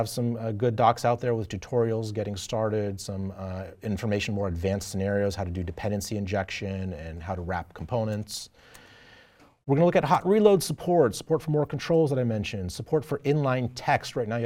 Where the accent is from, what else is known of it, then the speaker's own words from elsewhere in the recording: Boston, Massachusetts, United States; Hey, Boston, this is my hometown.